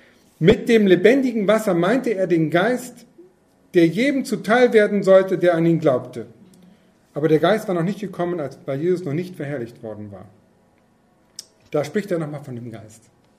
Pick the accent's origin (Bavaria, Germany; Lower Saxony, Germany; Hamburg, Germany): Lower Saxony, Germany; Berne; ich bin dann zu Hause gewesen, ah, ich gehe noch mal raus. Bei uns in Berne, da gibt es noch so einen Teich